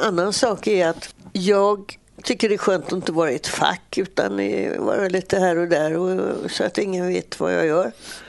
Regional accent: Gothenburg, Västra Götaland County, Sweden; när jag var barn i Örgryte, vi hade ingen bil.

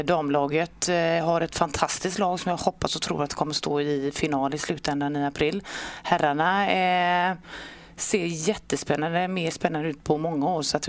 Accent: Partille, Västra Götaland County, Sweden; Jag är född och uppvuxen i Partille, jag är född och uppvuxen i Läxby, i den röda radhusen, vet väl för folk som kanske bor i Partille, Nygårdsvägen där.

